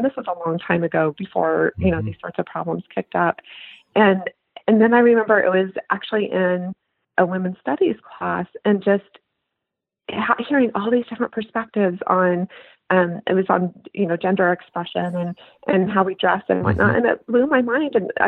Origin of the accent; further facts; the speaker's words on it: Nebraska, United States; growing up in Nebraska, I went to a, you know, a public high school